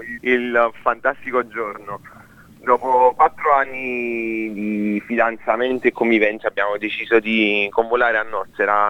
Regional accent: Bacoli, Campania, Italy; io non sono proprio di Napoli, sono di un piccolo regione un po' più fuori da Napoli. Entrando nel dettaglio di dove vengo, casualità vuole che la signora viene dalla stessa regione da cui vengo io, da Bacoli.

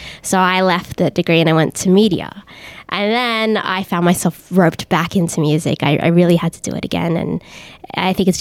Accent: Liverpool, North West England, United Kingdom; I'm a musician from Liverpool, although I moved recently to Richmond.

